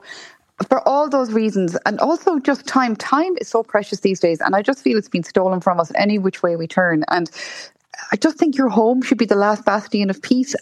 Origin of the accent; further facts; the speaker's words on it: Ireland; The worst thing you could do as an Irish person is being seen as miserly or tight.